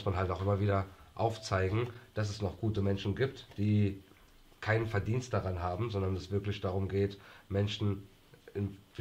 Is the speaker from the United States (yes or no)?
no; Spain; Ich komme ja aus Spanien